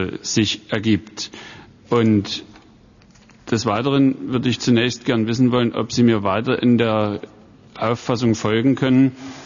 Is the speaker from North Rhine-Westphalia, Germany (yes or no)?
no; Thuringia, Germany; versuche ich es jetzt als Thüringer nochmal bei einem Wahlthüringer.